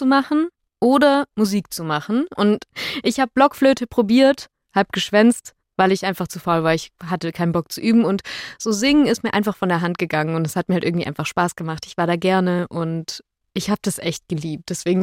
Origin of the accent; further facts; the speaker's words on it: Bavaria, Germany; ich war 7 Jahre lang in dem kleinen bayerischen Dorf, wo ich herkomme, im Kirchenchor.